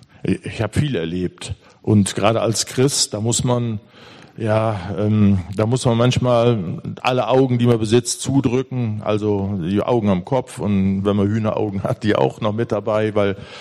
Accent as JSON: {"language": "German", "region": "North Rhine-Westphalia", "country": "Germany", "tie": "born or raised there", "said": "Aufgewachsen bin ich in der Nähe von Köln, in einem ganz normalen Elternhaus. Meine Eltern waren Arbeiter."}